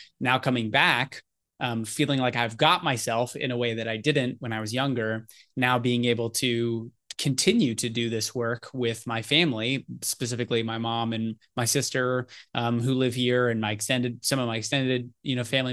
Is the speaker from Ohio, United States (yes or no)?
yes; Ohio, United States; I really appreciated like where I grew up and, you know, my childhood.